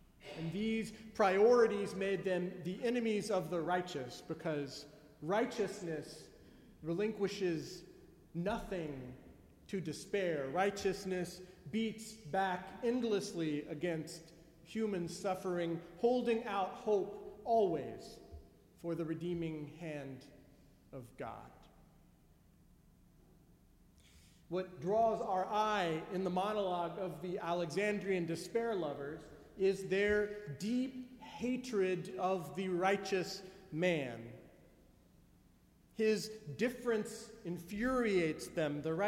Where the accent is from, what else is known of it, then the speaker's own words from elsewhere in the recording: United States; I find that this is a nice corrective for me as an American